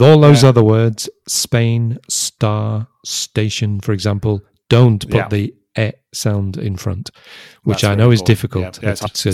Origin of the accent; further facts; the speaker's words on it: Liverpool, North West England, United Kingdom; accent: Liverpool; Well, for me, no, because I'm from Liverpool. And in the in the Liverpool accent, we have the sound.